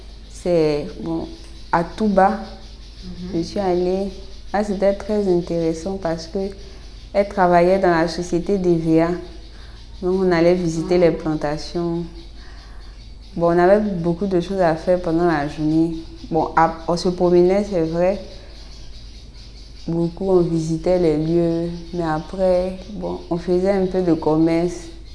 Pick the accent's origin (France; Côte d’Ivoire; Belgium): Côte d’Ivoire; Abidjan; Je suis née à Marcoury, Abidjan, le 29 août 1979.